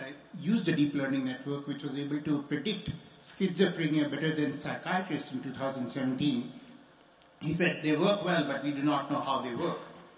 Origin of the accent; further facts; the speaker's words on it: California, United States; and I come from Silicon Valley, aren't we drinking the Silicon Valley Kool-Aid about LLMs?